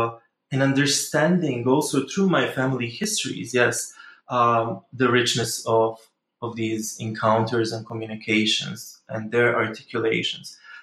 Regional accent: Bosnia & Herzegovina; now in United Kingdom; I am Bosnian. I am from Bosnia. Actually, I was born in Yugoslavia, so slightly different country. But I am Bosnian.

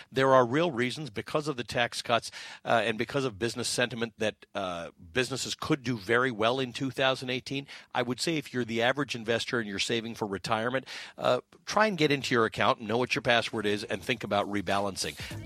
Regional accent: Canada; I'm Canadian.

